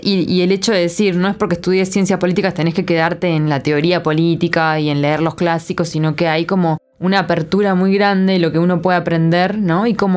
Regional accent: Uruguay; Yo como uruguaya tenía algunas cositas que aportar

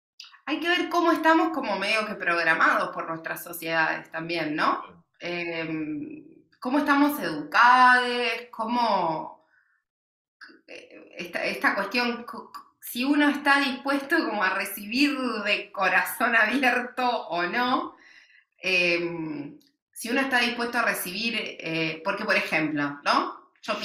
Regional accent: Mendoza, Argentina; now in Uruguay; yo soy argentina, soy de Mendoza

